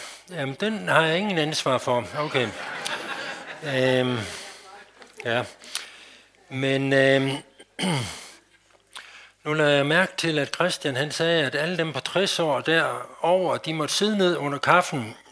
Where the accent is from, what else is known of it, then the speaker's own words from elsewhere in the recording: West Jutland, Denmark; Men sådan det grundlæggende i min tro og i min teologi, den fik jeg grundlagt her i Vestjylland.